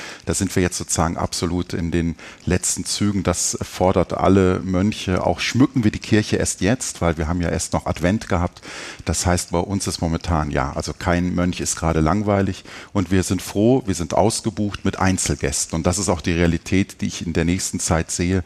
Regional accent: Germany; Und ich meine, wir haben als Deutsche ein wunderbares Grundgesetz, was ja eben Artikel 1 sagt, die Würde des Menschen ist unantastbar.

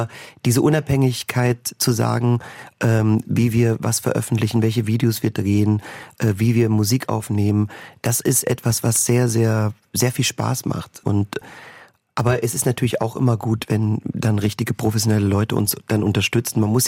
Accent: Magdeburg, Saxony-Anhalt, Germany; dann kam 1990 meine erste Sprechrolle im Großen Haus dann schon in Magdeburg, wo ich aufgewachsen bin.

